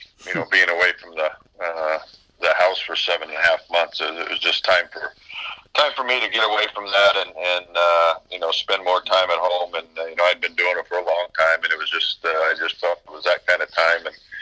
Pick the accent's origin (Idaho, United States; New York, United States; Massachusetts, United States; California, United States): California, United States; But yeah, I mean, football was my life growing up in Northern California.